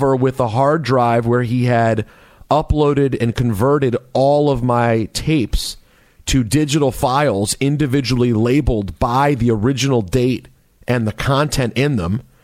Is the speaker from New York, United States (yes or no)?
yes; Bronx, New York, United States; I'm from the Bronx.